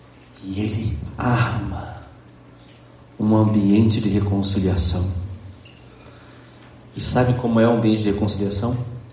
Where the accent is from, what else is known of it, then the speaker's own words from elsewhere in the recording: Bahia, Brazil; Eu sou baiano, tem essas coisas.